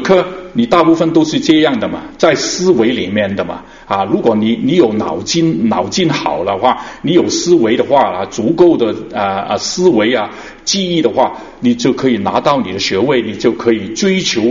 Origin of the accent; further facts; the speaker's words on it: China; 特别是我们中国人，我们来自中国的背景的因为我们今天来自中国的背景